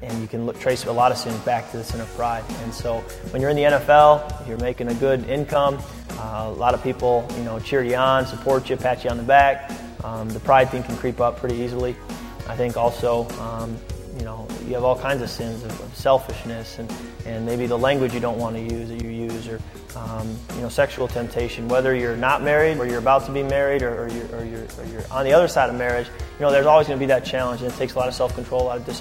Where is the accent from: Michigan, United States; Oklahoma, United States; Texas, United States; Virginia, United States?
Michigan, United States; I grew up in Michigan, played football at Michigan State